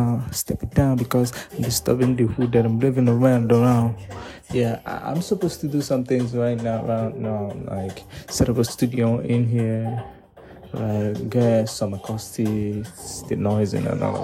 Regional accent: Nigeria; I'm right here from West Africa, Nigeria.

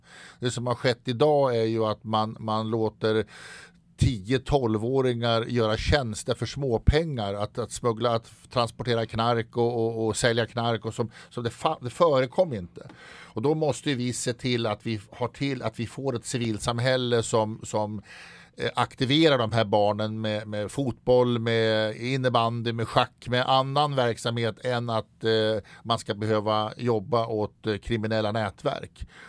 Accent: Västerås, Västmanland County, Sweden; jag var uppvuxen på Bäckby då, och det är klart att man var uppe i skogen och lekte.

